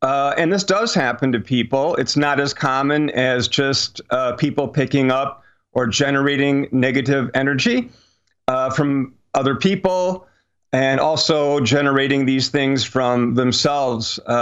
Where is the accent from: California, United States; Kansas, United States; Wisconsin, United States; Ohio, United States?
Wisconsin, United States; Milwaukee; So when I was growing up in Milwaukee a long time ago, it was really popular for people who even lived in our city to take brewery tours.